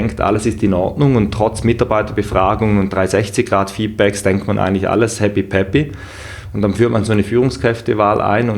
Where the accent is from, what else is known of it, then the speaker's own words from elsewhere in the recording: South Germany, Germany; accent: South German; In St. Gallen in der Schweiz. Ja. Da hört man wahrscheinlich auch meinen süddeutschen Dialekt durchschimmern.